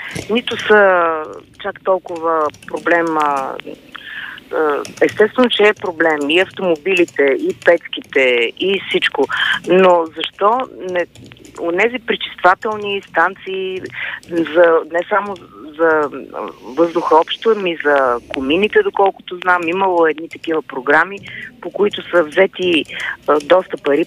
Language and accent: Bulgarian; Sofia, Sofia City, Bulgaria; Аз говоря като кореняк софиянец